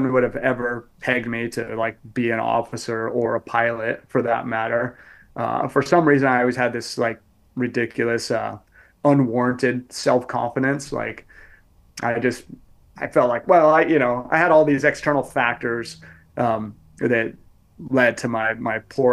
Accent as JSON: {"language": "English", "town": "Coos Bay", "region": "Oregon", "country": "United States", "tie": "born or raised there", "said": "Yeah, so I was trying to like make things work in my hometown, so out here in Coos Bay, Oregon."}